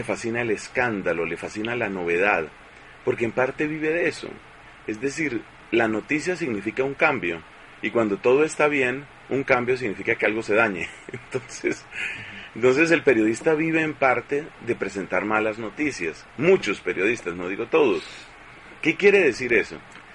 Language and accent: Spanish; Costa Rica; yo soy tico